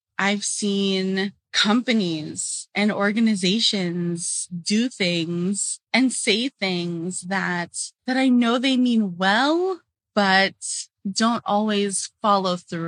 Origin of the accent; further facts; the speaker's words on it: Los Angeles, California, United States; first language Tagalog; also born or lived in Philippines; I moved from the Philippines at 4 years old to Los Angeles with my mom to join my dad and the rest of his family. But I grew up in Los Angeles.